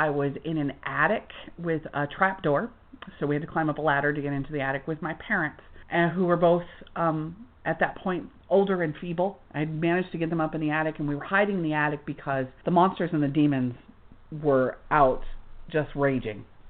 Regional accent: Florida, United States; I grew up in Florida where the snakes are mostly poisonous most of the time.

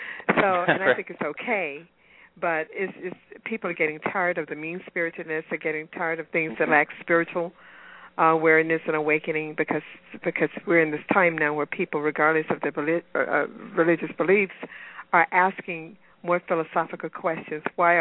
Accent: Memphis, Tennessee, United States; also born or lived in Ithaca / Boston; now in Atlanta, United States; So I grew up in Memphis, Tennessee, as well as Casey's mom. We were from Memphis, and then we moved up to go to school in upstate New York at Cornell, and then I moved away.

